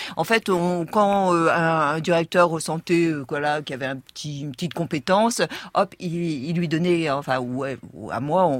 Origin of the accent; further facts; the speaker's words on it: Rennes, Brittany, France; Donc moi, je viens de Rennes.